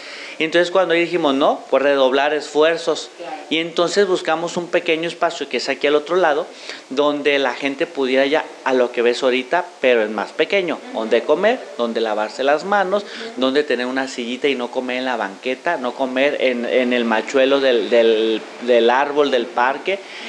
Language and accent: Spanish; Tecomán, Colima, Mexico; soy de Tecomán, Colima, en mi pueblo tembló